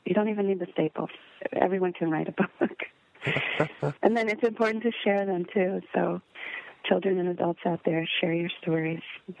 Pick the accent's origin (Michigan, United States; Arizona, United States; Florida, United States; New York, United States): Florida, United States; Miami; Growing up in Miami, climbing in the mango tree, and just I spent a year in Laos, and it's very similar to South Florida in a lot of ways.